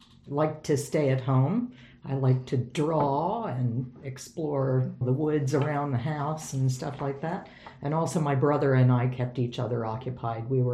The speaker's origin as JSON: {"language": "English", "region": "Maryland", "country": "United States", "tie": "born or raised there", "said": "In Western Maryland, pretty much everybody is Lutheran. So that's what happened to us. We grew up in the Lutheran church"}